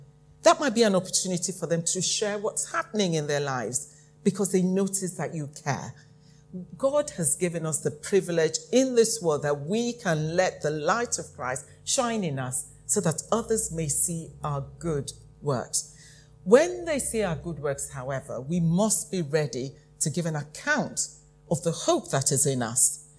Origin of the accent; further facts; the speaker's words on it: Nigeria; I come from Nigeria, and there's a funny thing. When I was growing up, we had, and as happens in many developing countries, we had intermittent power cut.